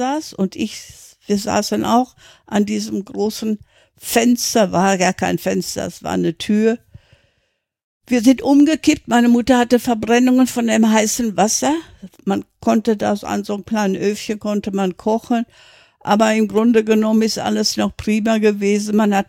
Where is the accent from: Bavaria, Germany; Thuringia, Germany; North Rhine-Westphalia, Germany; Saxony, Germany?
North Rhine-Westphalia, Germany; born there; also born or lived in Black Forest; Ich bin im Ruhrgebiet geboren worden, 1937, dann kam der Krieg, dann wurden wir evakuiert in den Schwarzwald.